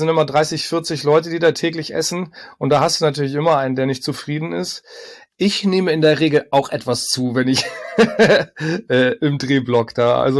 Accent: Hamburg, Germany; born there; also born or lived in Berlin; zu der Zeit habe ich noch in Berlin gelebt mit meiner Frau, sind also zurückgezogen in meine Geburtsstadt Hamburg.

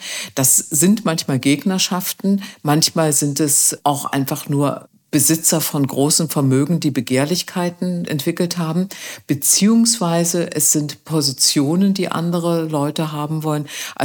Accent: Germany; Ich bin in der DDR groß geworden.

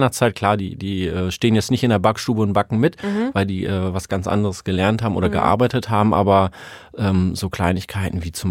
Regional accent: Germany; Genau, also ich komme eigentlich aus dem Harz, in Iserlohn meinen Meister, den Konditormeister gemacht, habe dann da meine Partnerin kennengelernt und bin der Liebe wegen ins Ruhrgebiet gezogen.

